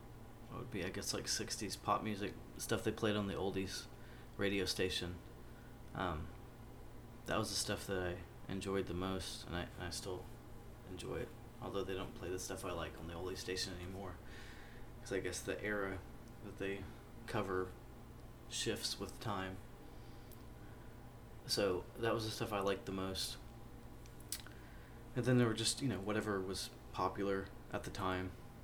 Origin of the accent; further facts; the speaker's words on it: Corpus Christi, Texas, United States; I'm from Corpus Christi.